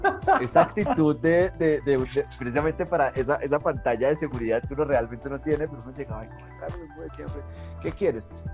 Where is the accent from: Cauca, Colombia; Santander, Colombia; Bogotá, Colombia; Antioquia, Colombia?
Santander, Colombia; Bucaramanga; en mi adolescencia en Bucaramanga, donde todo es cerquita.